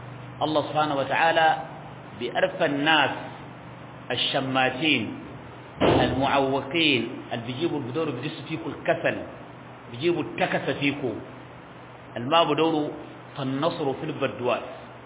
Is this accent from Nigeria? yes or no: yes; Borno, Nigeria; هنين في بلادنا نيجيريا وفي برنو هنين